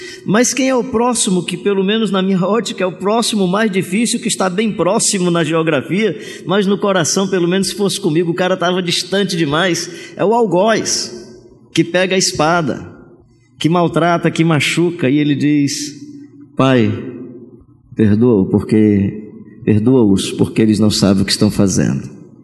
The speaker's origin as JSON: {"language": "Portuguese", "region": "Ceará", "country": "Brazil", "said": "sendo cearense, eu gosto de uma redinha cheirosa e um lençol assim"}